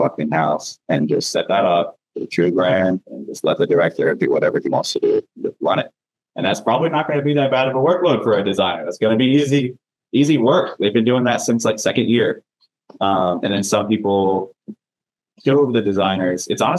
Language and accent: English; the South, United States; I grew up in the South too with a single mom.